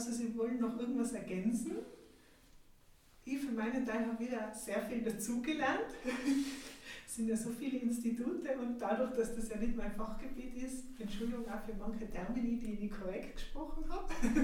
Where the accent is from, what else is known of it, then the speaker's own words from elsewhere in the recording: Tyrol, Austria; Ja, vor allem als Tiroler, oder? Wir haben genug Berge